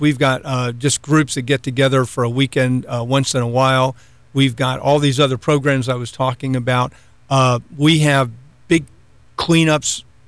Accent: St. Petersburg, Florida, United States; I grew up in St. Petersburg, and I had an opportunity. I used to come over here and surf all the time and camp, and I had the opportunity. I had to go to South Florida for a few years

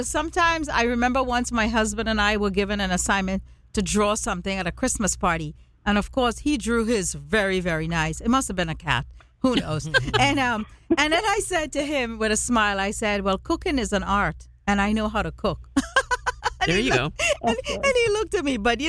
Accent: India; Because I know, like, I'm Indian and you're Indian

